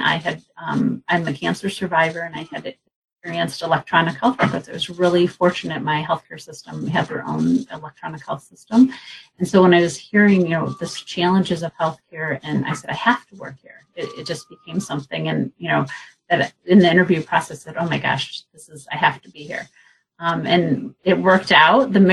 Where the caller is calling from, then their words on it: Grosse Pointe, Michigan, United States; I am calling in from my home in Grosse Pointe, Michigan, which is right outside of Detroit.